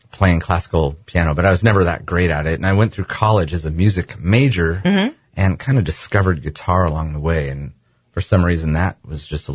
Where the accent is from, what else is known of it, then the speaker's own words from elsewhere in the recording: Ventura, California, United States; now in Half Moon Bay, United States; And I'm a Ventura transplant. I'm from Ventura, California. So, yeah, I came up here for work and, of course, gravitated right back to a coastal town.